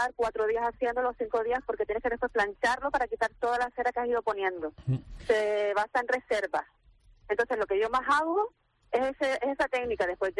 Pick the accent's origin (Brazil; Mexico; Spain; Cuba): Spain; Arucas, Canary Islands; y daba un taller en Arucas, que yo soy de ahí de Arucas.